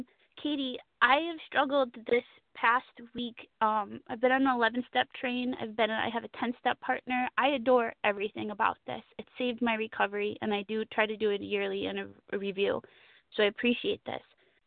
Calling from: Connecticut, United States; I'm calling in from Connecticut

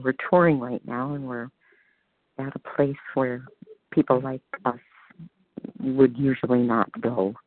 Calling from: Scotland, United Kingdom; I'm calling from Scotland and in the UK.

